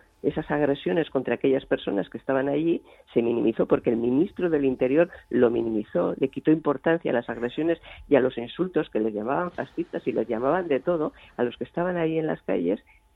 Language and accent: Spanish; Spain